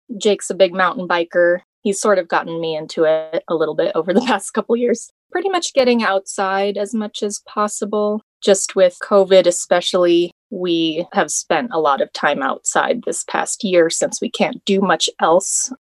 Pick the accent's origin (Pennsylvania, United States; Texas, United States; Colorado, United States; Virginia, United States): Colorado, United States; Fort Garland; but I grew up more in the Fort Garland area.